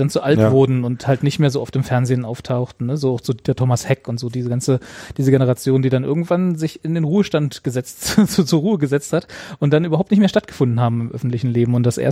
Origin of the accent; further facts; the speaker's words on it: East Germany, Germany; also wir kommen ja alle aus dem Osten